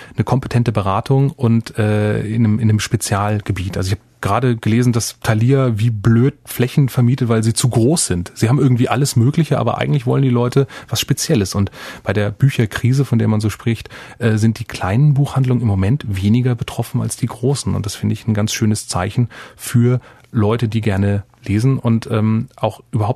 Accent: Hesse, Germany; Also ich bin in der Nähe von Darmstadt groß geworden

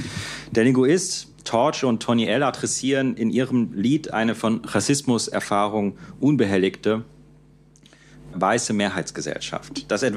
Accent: Heidelberg, Baden-Württemberg, Germany; Ich beginne mit einem kurzen Rückblick als Heidelberger, leider unvermeidlich

